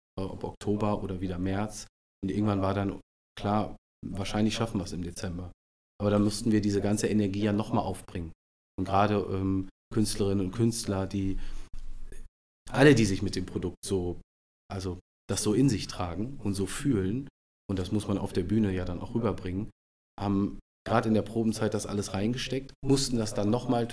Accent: North Rhine-Westphalia, Germany; born there; now in Hamburg, Germany; Gebürtiger Westfale, ich weiß jetzt gar nicht, wie man das in Hamburg bewertet oder wertet. Na, ich bin ganz froh, hier zu sein, in Hamburg zu sein, jetzt seit Oktober 2019.

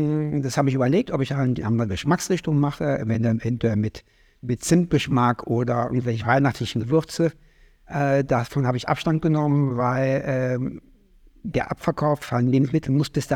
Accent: Cologne, North Rhine-Westphalia, Germany; now in Hamburg, Germany; ich bleib bei den Fischköpfen kein halbes Jahr. Das geht überhaupt nicht als Kölner.

